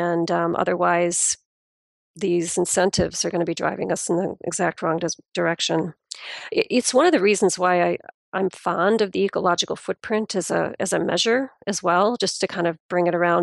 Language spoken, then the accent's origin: English; United States; being an American, I'm often obviously dismayed at how backward our federal government has been.